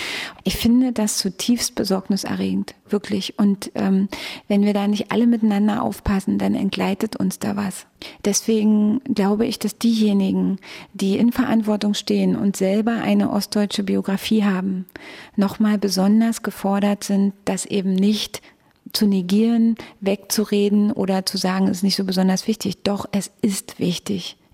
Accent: Brandenburg, Germany; born or raised there

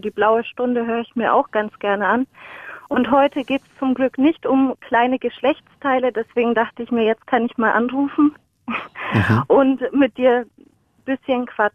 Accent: Bavaria, Germany; Meine Mutter kommt aus Bosnien, aber ja, ich bin in Franken aufgewachsen und dann habe ich gleich die volle Breitseite mit dem R bekommen.

